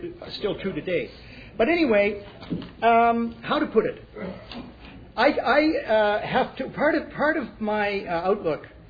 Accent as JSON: {"language": "English", "country": "Canada", "said": "I speak as a Canadian"}